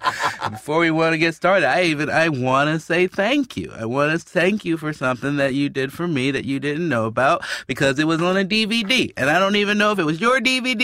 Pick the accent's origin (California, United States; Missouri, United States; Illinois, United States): Illinois, United States; Chicago; I grew up in Chicago.